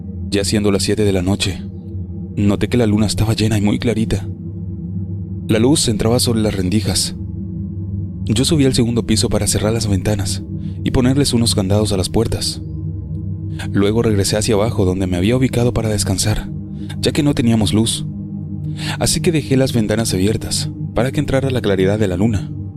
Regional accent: Matagalpa, Nicaragua; tengo 23 años de edad, soy de Nicaragua, del departamento de Matagalpa.

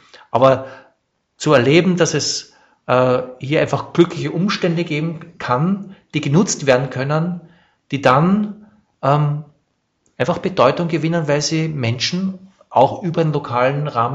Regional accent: Austria; now in Frankfurt, Germany; du bist Holländer, ich bin Österreicher, du bist Berliner. wir leben hier in Frankfurt

